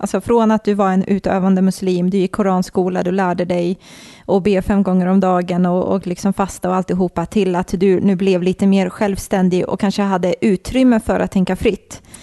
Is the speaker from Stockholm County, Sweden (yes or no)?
yes; Stockholm, Stockholm County, Sweden; Nej, jag är från Stockholm.